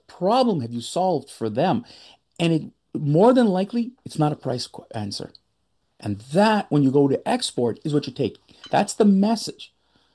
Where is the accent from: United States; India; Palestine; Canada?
Canada; I'm a Canadian